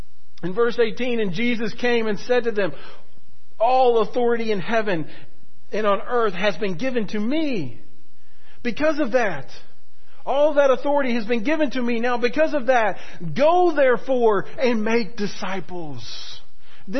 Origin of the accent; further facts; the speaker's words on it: Florida, United States; growing up in Florida, you know, our high school there was a perennial football power